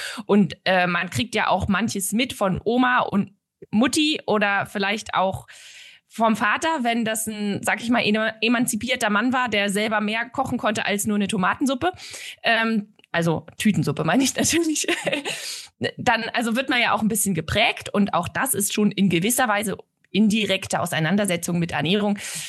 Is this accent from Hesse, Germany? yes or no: no; Saxony-Anhalt, Germany; Also ich komme ja aus Sachsen-Anhalt und da war klar, du bleibst nie länger als bis zum Abi.